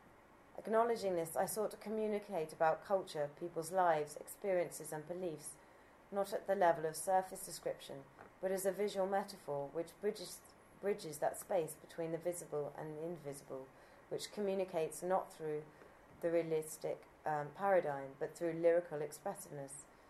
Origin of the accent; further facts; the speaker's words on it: United Kingdom; born there; I was constantly aware of my own personal sensibilities and preconceptions as a British-born Christian